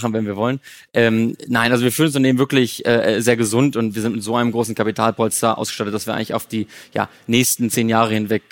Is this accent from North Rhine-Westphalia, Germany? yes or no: yes; North Rhine-Westphalia, Germany; ich komme aus dem Münsterland oder erst Ostwestfalen aus Münsterland und da sind wir relativ langweilig.